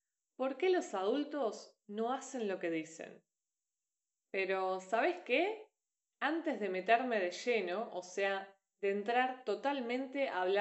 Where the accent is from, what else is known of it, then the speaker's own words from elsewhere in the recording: Argentina; te cuento que ya ando de vuelta por Argentina, re contenta de estar de vuelta en mi país y mi cultura